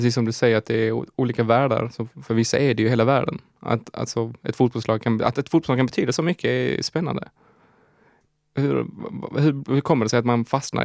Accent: Malmö, Skåne, Sweden; Men jag är ju själv från Malmö.

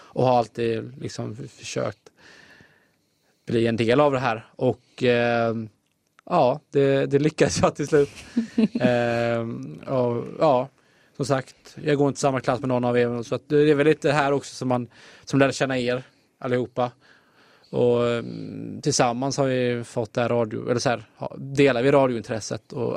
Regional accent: Bollebygd, Västra Götaland County, Sweden; Jag är från Bollebygd.

